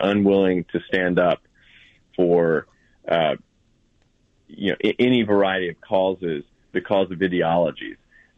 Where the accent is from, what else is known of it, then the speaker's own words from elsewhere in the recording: the South, United States; I'm from the American South. My grandmother's from far west Texas, so I grew up with a lot of spicy stuff.